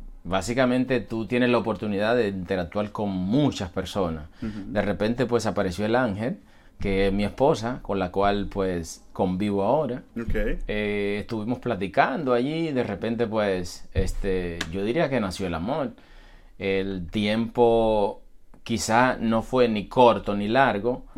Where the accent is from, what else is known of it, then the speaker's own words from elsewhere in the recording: Dominican Republic; moved away as an adult; Tengo apenas 5 meses que salí de mi país.